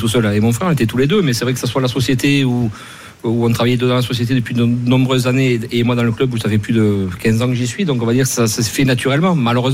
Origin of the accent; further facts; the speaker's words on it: Montpellier, Occitanie, France; Moi, j'ai l'accent d'ici, donc j'ai pas l'accent lyonnais, mais c'est vrai que je suis né ici.